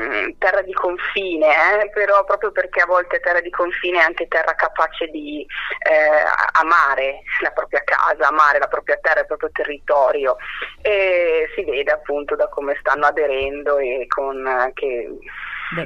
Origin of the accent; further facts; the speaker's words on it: Milan, Lombardy, Italy; now in Treviso, Italy; Io sono milanese d'origine e veneta di adozione, per cui gioco in casa